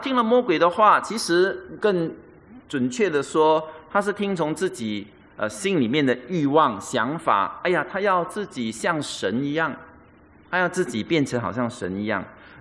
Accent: Singapore; 所以我们新加坡人就有明白这个穿白衣白裤的意思啦

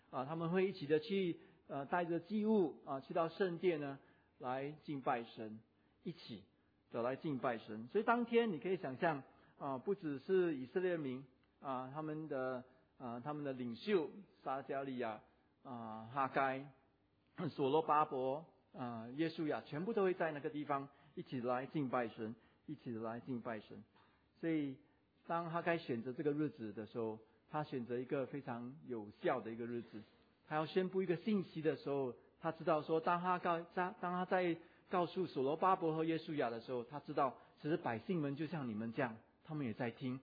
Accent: Fujian, China; accent: Fujianese; 我们福建话叫 激心 嘛，会心碎，会心痛

